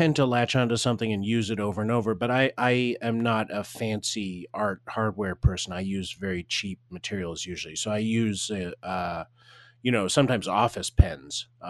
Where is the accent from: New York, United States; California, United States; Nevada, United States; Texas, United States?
New York, United States; Well, I'm a New Yorker. I've been in the city for my entire adult life.